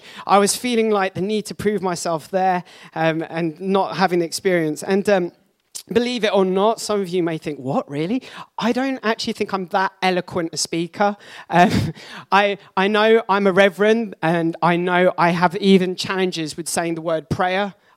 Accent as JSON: {"language": "English", "town": "Watford", "region": "East of England", "country": "United Kingdom", "tie": "born or raised there", "said": "And I'm born and raised in Watford."}